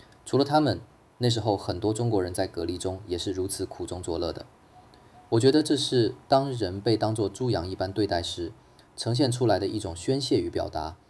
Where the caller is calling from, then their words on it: Canada; 我是来自加拿大的